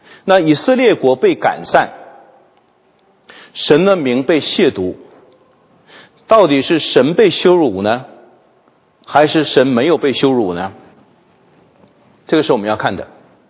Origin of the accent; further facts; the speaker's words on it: Harbin, Heilongjiang, China; 一个是东北哈尔滨啊，我的老家